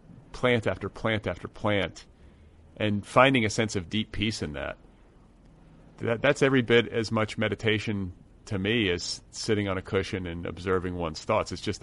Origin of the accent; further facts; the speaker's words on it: Midwest, United States; I grew up in the Midwest. Do we have snapdragons in the Midwest? I don't even know.